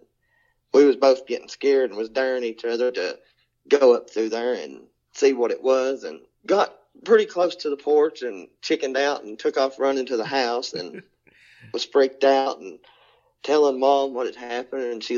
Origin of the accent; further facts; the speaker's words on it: London, Kentucky, United States; Well, I grew up in London, Kentucky. So we lived on a farm.